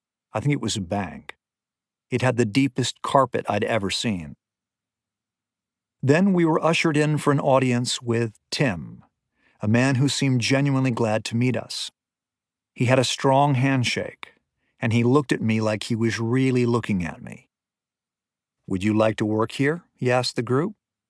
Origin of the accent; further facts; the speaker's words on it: Chelsea, Massachusetts, United States; There was no wealth where I grew up in Chelsea, Massachusetts. But from my childhood street, you could see it in Boston's green and gold skyline.